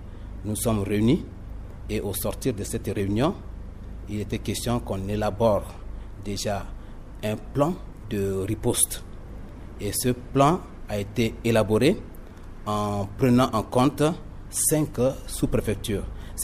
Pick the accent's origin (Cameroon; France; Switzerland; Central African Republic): Central African Republic